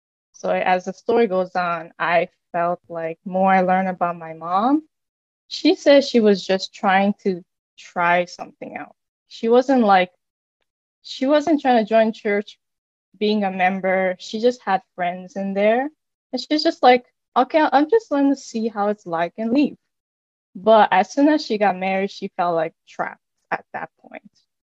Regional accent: New York, United States; born there; But of course, I was born in New York, which they did the whole wedding thing.

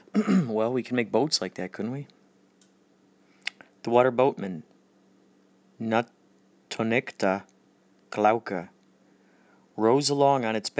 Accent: Carol Stream, Illinois, United States; These little guys, they're in the creek all the time, growing up in Carroll Stream near that creek. We used to see them all the time.

